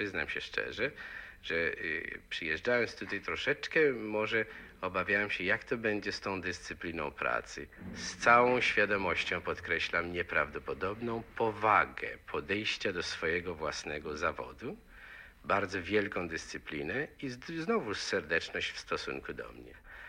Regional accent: Łódź, Łódź Voivodeship, Poland; moved away as an adult; now in United States; Wyjechałem z Łodzi w roku 1937 po skończeniu tutaj gimnazjum. Już jak rozpocząłem studia, to już było w Warszawie.

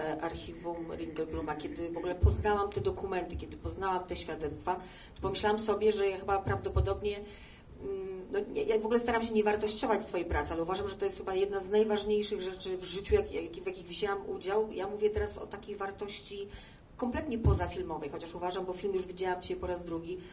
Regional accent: Warsaw, Masovian Voivodeship, Poland; mimo że jestem warszawianką

